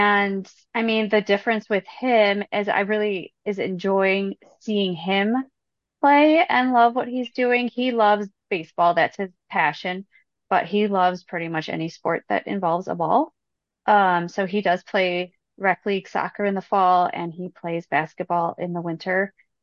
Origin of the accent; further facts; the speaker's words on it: Detroit, Michigan, United States; I grew up in Detroit, so we went to a lot of Tigers games.